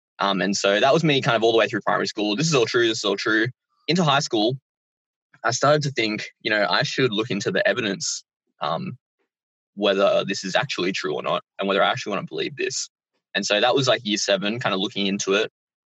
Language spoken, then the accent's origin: English; Penrith, New South Wales, Australia; I grew up in Penrith, in the north of Penrith, in a place called Warrington Downs, kind of halfway between Penrith and St. Mary's. And I'm actually in the area at the moment.